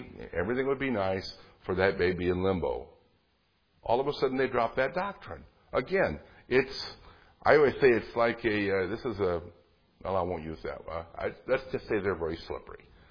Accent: Fort Wayne, Indiana, United States; In my hometown of Fort Wayne, Indiana, the diocesan headquarters for the Diocese of Fort Wayne, South Bend, the cathedral downtown, where the bishop has his chair, is the Cathedral of the Immaculate Conception.

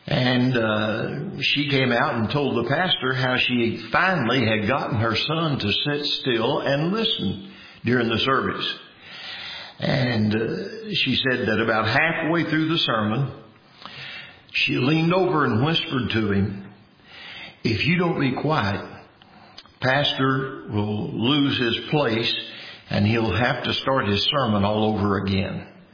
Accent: Big Spring, Texas, United States; Seems like I was raised here in Big Spring, and it seems like I can remember just like it's yesterday.

